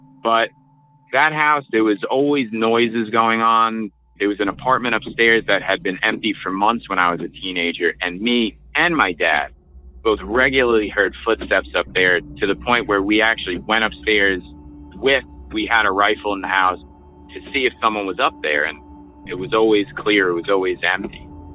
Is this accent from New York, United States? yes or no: yes; New York, United States; now in New Jersey, United States; I'm from New Jersey right now. I'm originally from New York.